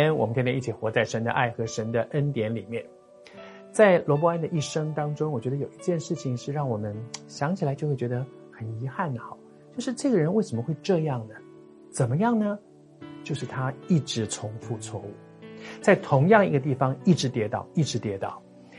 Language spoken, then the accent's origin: Chinese; Taiwan; 你知道我们在台湾长大的孩子呢